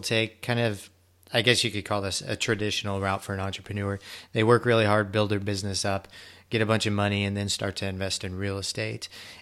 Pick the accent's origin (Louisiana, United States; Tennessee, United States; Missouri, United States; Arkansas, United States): Missouri, United States; I grew up in Missouri, blue collared father, mom was a secretary.